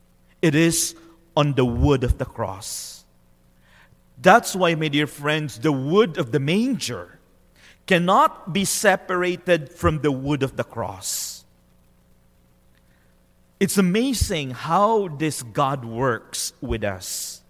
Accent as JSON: {"language": "English", "country": "Philippines", "said": "It's particularly difficult for me as a Filipino."}